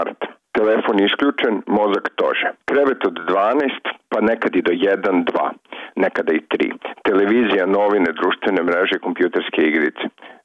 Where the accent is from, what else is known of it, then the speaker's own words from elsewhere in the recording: Serbia; iz Srbije smo